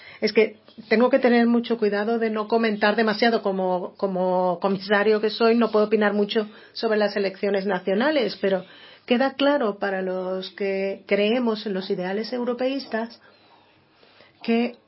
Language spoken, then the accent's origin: Spanish; Netherlands; Spanish is a second language; Creo también que en mi país, los Países Bajos, tienen una función en todo esto.